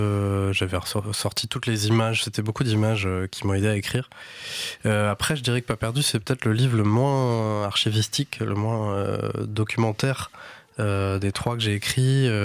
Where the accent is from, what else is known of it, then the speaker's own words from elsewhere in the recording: Brest, Brittany, France; Moi, j'ai grandi à Brest, mais en périphérie de Brest, dans du périurbain.